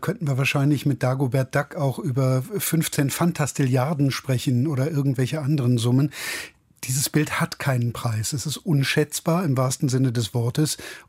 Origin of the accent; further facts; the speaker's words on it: Wuppertal, North Rhine-Westphalia, Germany; born there; ich bin geboren in Wuppertal